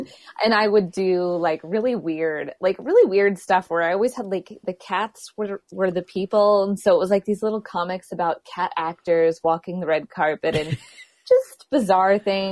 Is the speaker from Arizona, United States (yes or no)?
no; Amo, Indiana, United States; Well, I grew up in Indiana in a small town called Amo. And I had kind of an idyllic childhood growing up.